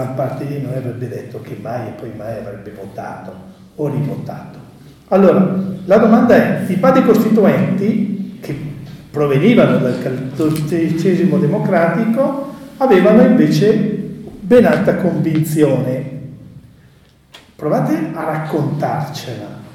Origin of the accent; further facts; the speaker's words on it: Lombardy, Italy; Noi veniamo dalla Lombardia